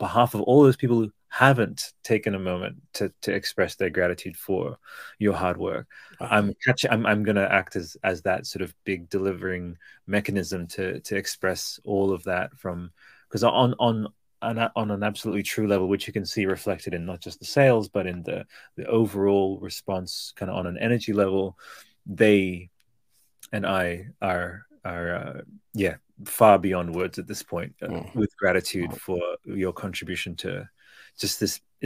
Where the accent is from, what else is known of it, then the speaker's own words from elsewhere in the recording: Australia; I'm Australian, so maybe I have a back way.